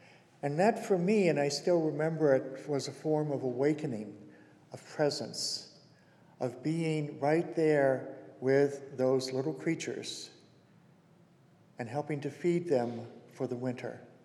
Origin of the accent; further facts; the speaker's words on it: Maine, United States; Some of you know that I grew up in Maine on a farm